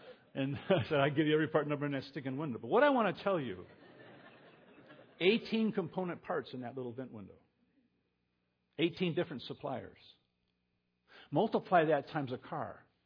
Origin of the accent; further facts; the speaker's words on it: Toledo, Ohio, United States; I grew up in Toledo, Ohio.